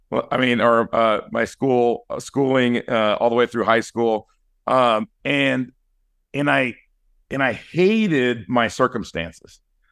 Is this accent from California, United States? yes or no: yes; Inglewood, California, United States; so where I grew up in Inglewood, I grew up in that area, LA County, and we bounced around a lot